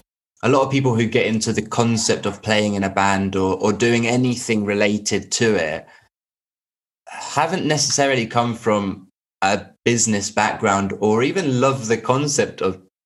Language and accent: English; Canary Islands, Spain; now in United Kingdom; because I'm waiting for my my EU settlement scheme because I'm from the Canaries.